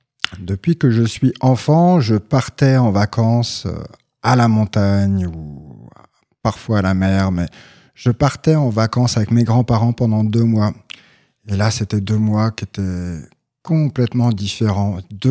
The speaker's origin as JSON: {"language": "French", "town": "Épernay", "region": "Grand Est", "country": "France", "tie": "born there", "said": "Je suis né dans la Champagne, à Épernay, et c'est quand même une région où... les standards d'hommes sont assez virils"}